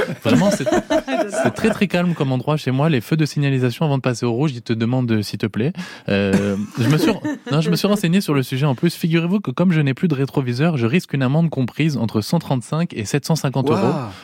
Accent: France; comme je suis français, je peux pas aller trop bien tout le temps

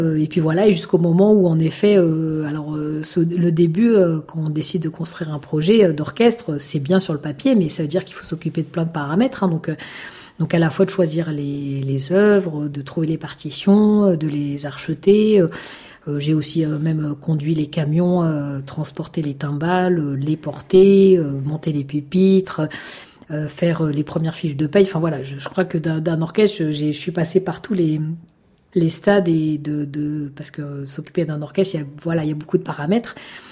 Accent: Pantin, Île-de-France, France; peut-être parfois encore plus compliquées que Pantin, là où j'ai grandi.

